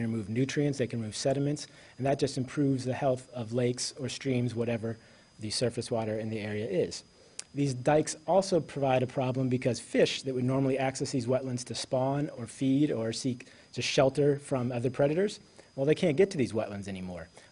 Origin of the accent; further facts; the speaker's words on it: Louisiana, United States; And as Holly said, I came from Louisiana, and so when I think of something being coastal, I'm not thinking of a lake in the middle of the country.